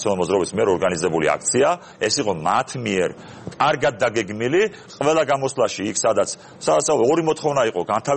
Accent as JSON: {"language": "Georgian", "town": "Batumi", "region": "Adjara", "country": "Georgia", "tie": "born there", "said": "მე კუთხურობით რო ვისაუბროთ არ ვარ აჭარელი რაჭველი ვარ წარმოშობით მაგრამ ბათუმში მე დაბადებული მამაჩემი ბაბუაჩემი ჩემი დიდბაბუა საუკუნეების წინ საუკუნენახევრის წინ ჩამოსული ბათუმში"}